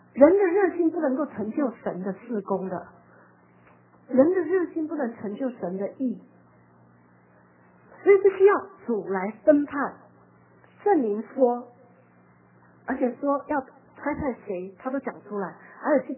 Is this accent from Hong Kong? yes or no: no; Taiwan; now in Los Angeles, United States; 我从台湾出来的时候